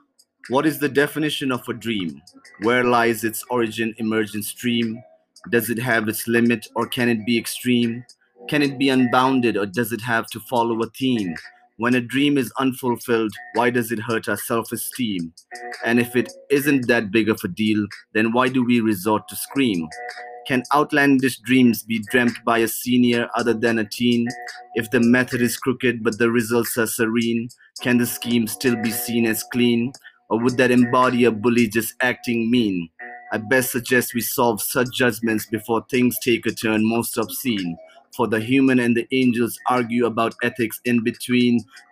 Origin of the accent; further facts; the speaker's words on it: Nepal; I'm from Nepal.